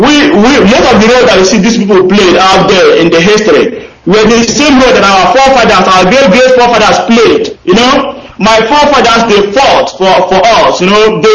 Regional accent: Obatu, Nigeria; I'm from Uti, the local government. I'm from Obatu.

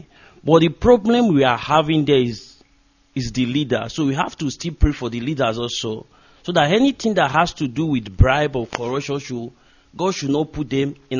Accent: Delta, Nigeria; In Oshimili Local Government, Delta State.

